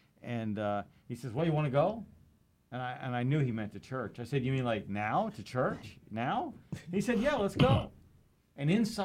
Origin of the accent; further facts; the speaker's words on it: New Jersey, United States; also born or lived in New York; I was born in New York, but I grew up in Jersey.